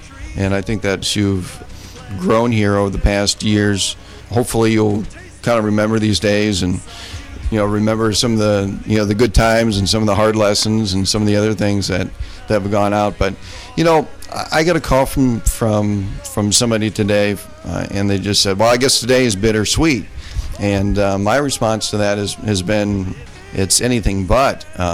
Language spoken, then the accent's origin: English; Fort Dodge, Iowa, United States; And I've always been very proud to say that I'm from Fort Dodge. And this is my hometown.